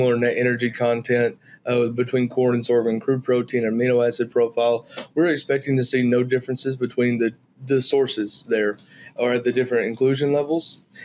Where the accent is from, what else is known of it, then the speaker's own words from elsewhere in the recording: Arkansas, United States; I'm originally from Northeast Arkansas.